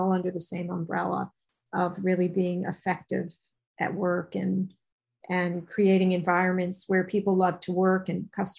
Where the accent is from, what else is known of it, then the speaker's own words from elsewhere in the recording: New York, United States; And I'm from New York, so I'm very direct.